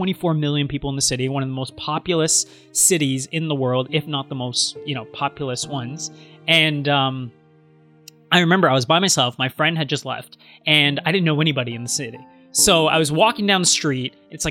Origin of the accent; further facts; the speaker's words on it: Canada; I'm Asian, right? But I'm not from China, but grew up in Canada.